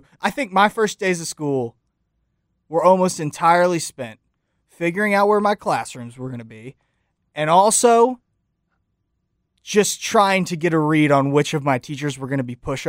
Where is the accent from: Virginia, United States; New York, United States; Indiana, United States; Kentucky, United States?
Kentucky, United States; Well, I did not grow up in DeSoto County. I grew up in Kentucky